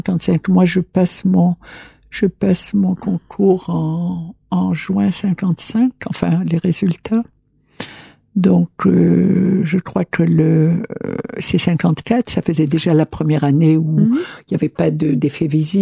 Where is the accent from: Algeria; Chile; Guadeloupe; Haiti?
Algeria; Si je signe, c'est que je suis comme vous, française, mais moi je suis algérienne.